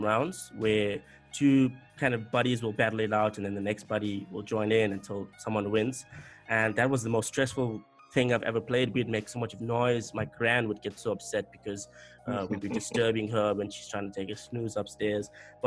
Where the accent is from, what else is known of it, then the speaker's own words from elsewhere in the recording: Durban, KwaZulu-Natal, South Africa; I'm originally from Durban, where Ash is right now.